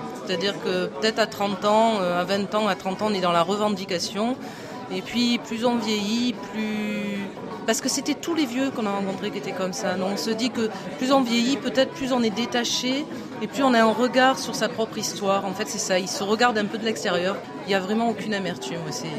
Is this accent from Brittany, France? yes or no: no; Marseille, Provence-Alpes-Côte d'Azur, France; born there; Je suis née à Marseille